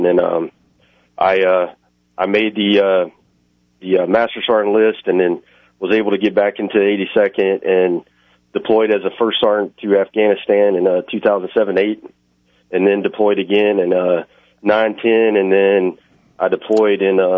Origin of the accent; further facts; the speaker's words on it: Hammond, Louisiana, United States; I'm originally from southeast Louisiana. It's a little town called Hammond, Louisiana. There's another small town right next to it called Ponchatoula. That's where I went to high school and all, and joined the Army in 1992 and left